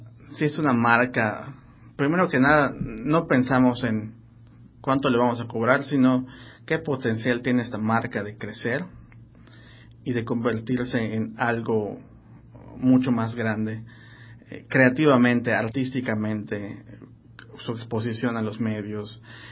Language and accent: Spanish; Yucatán, Mexico; Nosotros también somos parte de México, pero si vas a la Ciudad de México y ven un yucateco trabajando en publicidad, era yo como un bicho raro.